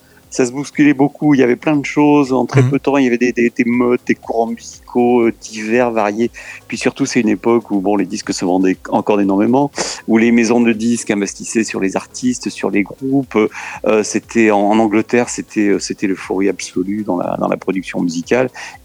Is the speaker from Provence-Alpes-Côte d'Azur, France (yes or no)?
yes; Nice, Provence-Alpes-Côte d'Azur, France; Je suis né à Nice, j'ai grandi dans le vieux Nice. Alors, pour situer, j'étais à l'école du château.